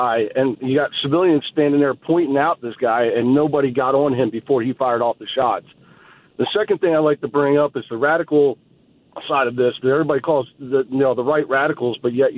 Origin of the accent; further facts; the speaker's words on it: East Coast, United States; Now, I'm originally from the East Coast, just out 50 miles out of Philly